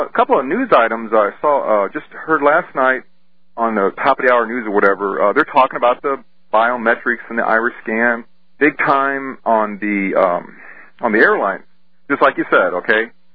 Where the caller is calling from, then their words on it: Missouri, United States; Calling from Missouri.